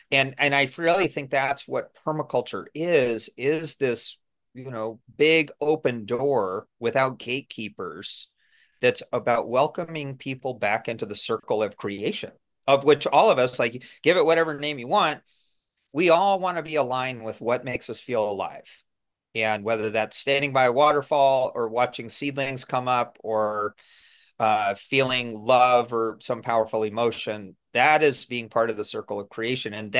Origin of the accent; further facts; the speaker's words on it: Detroit, Michigan, United States; also born or lived in Southern California; I grew up in Detroit, Michigan